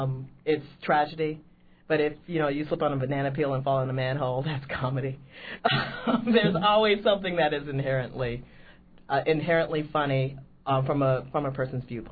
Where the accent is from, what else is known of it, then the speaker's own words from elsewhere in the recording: Elgin, Illinois, United States; I'm from Elgin, Illinois.